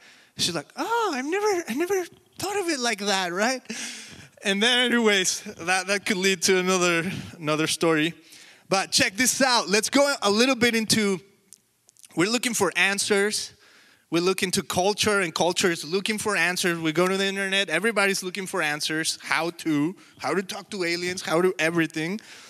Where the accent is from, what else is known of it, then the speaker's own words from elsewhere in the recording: Mexico; now in United States; So technically, I'm an alien. I'm from Mexico. And I'm an alien in the United States.